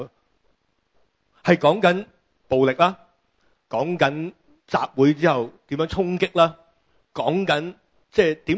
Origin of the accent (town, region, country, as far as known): Hong Kong